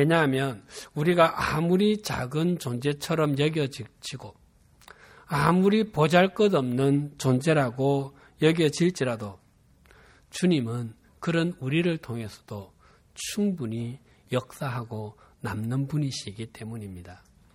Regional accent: Busan, South Korea; accent: Busan dialect; 또 제 고향이 부산입니다. 제가 사역 초기에 제 사투리가 사역에 문제가 될 것이라고는 한 번도 생각해 보지 않았습니다.

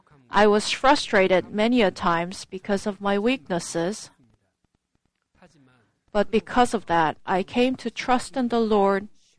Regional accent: Busan, South Korea; accent: Busan dialect; My home is Busan. I did not know at first that my Busan dialect accent would become a problem in doing God's work.

